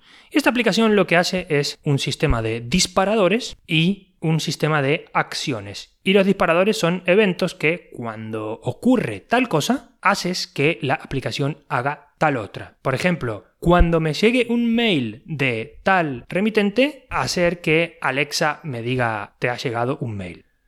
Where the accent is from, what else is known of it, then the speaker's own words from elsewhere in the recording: Necochea, Buenos Aires Province, Argentina; now in Spain; Una medición de la temperatura en mi ciudad de origen en Argentina, que es Necochea, y una medición de la temperatura en el País Vasco, ¿no?